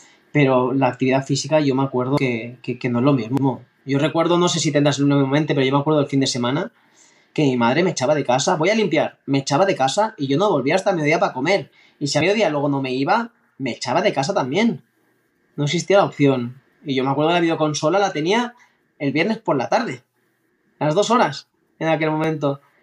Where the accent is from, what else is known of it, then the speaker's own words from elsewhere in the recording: Catalonia, Spain; una encuesta en mi pueblo natal, que es un pueblo del Baix Llobregat